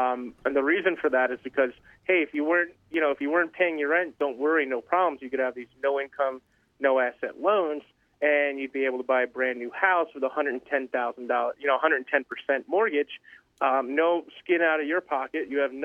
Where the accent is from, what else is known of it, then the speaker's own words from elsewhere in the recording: New York City, New York, United States; I've been to cities, born and raised in New York City.